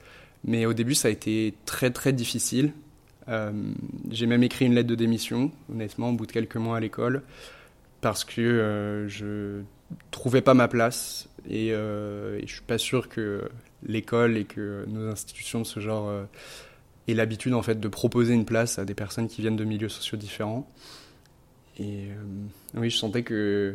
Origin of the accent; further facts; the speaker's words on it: Vallet, Pays de la Loire, France; J'ai grandi à Valette, c'est une petite commune au sud de Nantes, perdue dans le vignoble, c'est la capitale du Muscadet.